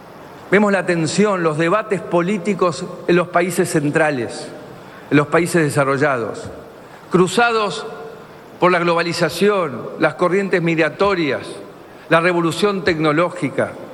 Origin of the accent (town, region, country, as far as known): Argentina